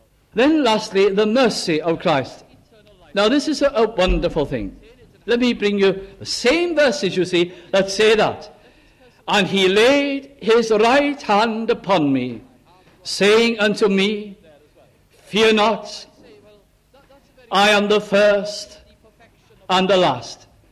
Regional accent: Caernarfon, Wales, United Kingdom; I can remember a minister in my hometown in Carnarvon, North Wales

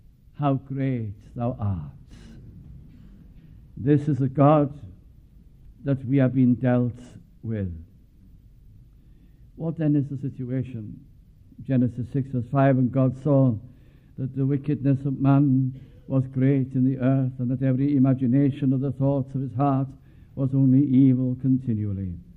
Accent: North West England, United Kingdom; I was brought up in Lancashire

